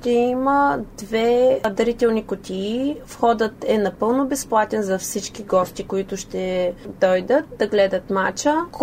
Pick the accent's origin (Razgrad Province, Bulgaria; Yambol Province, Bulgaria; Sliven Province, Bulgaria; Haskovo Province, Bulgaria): Sliven Province, Bulgaria; Sliven; now in United States; Родена съм в Сливен, отраснала съм тук, но 2002 година моето семейство замина за щатите с зелена карта и вече съм се установила там.